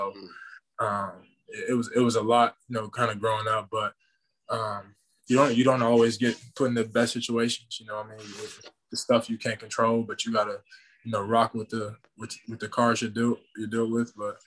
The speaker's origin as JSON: {"language": "English", "town": "Chicago", "region": "Illinois", "country": "United States", "tie": "born or raised there", "said": "So, yeah, I'm from Chicago, the south side of Chicago. You know, growing up, you know, I was always at a park somewhere playing basketball."}